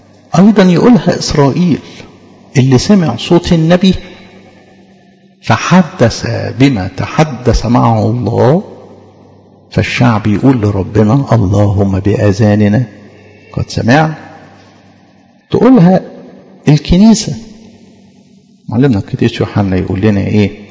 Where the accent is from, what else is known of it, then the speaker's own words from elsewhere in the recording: Egypt; استأصلنا إحنا كمصريين